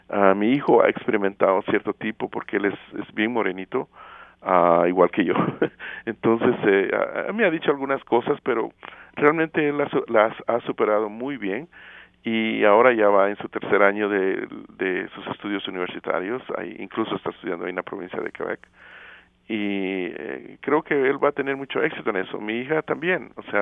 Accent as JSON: {"language": "Spanish", "country": "Guatemala", "said": "Yo le digo, ah, mira, yo vengo de Guatemala."}